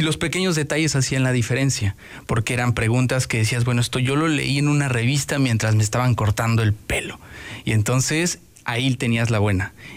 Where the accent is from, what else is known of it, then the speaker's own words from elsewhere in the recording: Toluca, State of Mexico, Mexico; Yo nací en Toluca, en el mero frío, ahí en el Nevado.